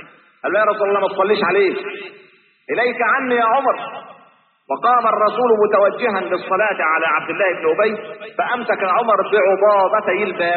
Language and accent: Arabic; Egypt; لكن إحنا كمصريين معتبرين العيش هو ده الايه.